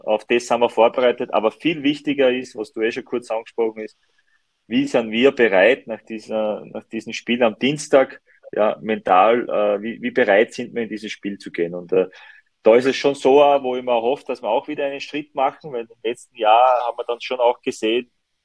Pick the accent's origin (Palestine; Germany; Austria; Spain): Austria; Styria; Ich bin Steirer, ich fühle mich sehr wohl. Es passt in Graz sehr, sehr gut.